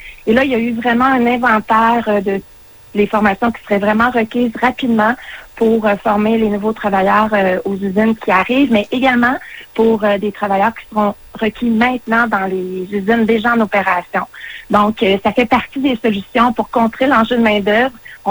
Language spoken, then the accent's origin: French; Bécancour, Quebec, Canada; ce qui se passe chez nous à Bécancour, mais dans la région